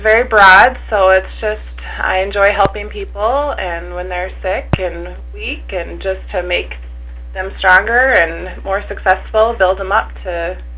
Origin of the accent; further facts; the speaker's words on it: Appleton, Minnesota, United States; I was born and raised in Appleton here. I graduated from Lac qui Parle in 2002